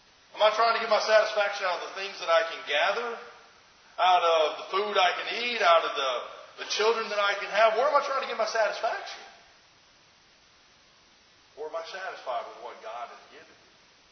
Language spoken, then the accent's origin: English; Alabama, United States; I thought about like chain gangs before. before, working on a chain gang, growing up in Alabama. There's a correctional facility not too far from where I was